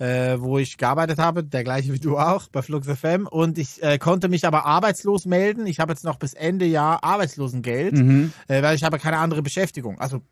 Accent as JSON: {"language": "German", "country": "Switzerland", "said": "Als Schweizer bleibt man ja ruhig"}